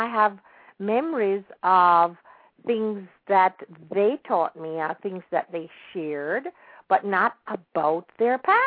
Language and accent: English; Jamaica; now in United States; up in the Jamaican culture, although I have spent most of my years here in the United States, and I'm an American, and I am an American citizen, but I still am rooted